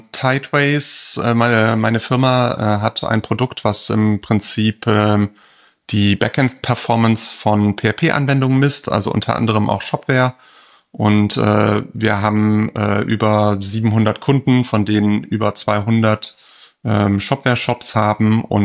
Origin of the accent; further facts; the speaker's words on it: Bonn, North Rhine-Westphalia, Germany; Ich komme aus Bonn